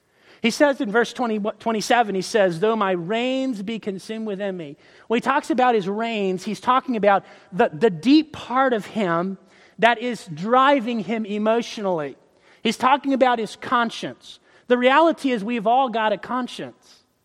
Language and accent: English; Florida, United States; born or raised there